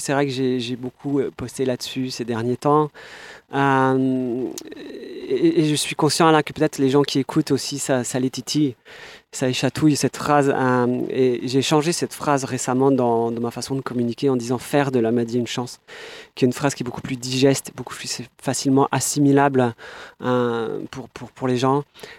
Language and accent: French; Besançon, Bourgogne-Franche-Comté, France; Et je me retrouvais à Besançon, là d'où je viens